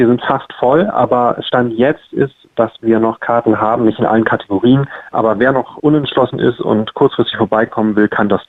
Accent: Hamburg, Germany; Wenn ich das jetzt als Hamburger beantworte

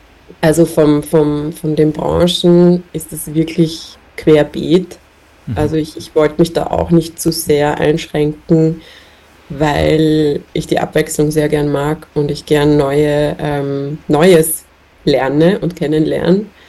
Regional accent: Sulz im Wienerwald, Lower Austria, Austria; also born or lived in Vienna; ich bin zwar in Wien geboren, aber meine Eltern haben dann ein Haus gebaut in Sulz im Wienerwald. So ein wirklich schönes Kuhkaff, was, glaube ich, vielen Österreichern ein Begriff ist

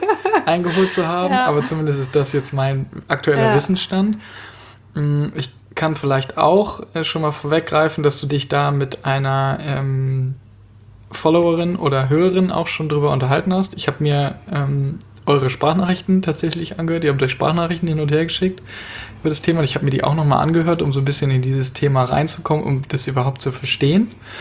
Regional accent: North Rhine-Westphalia, Germany; Als Jugendlicher, wenn wir damals bei uns im Sauerland in der Schützenhalle Party machten.

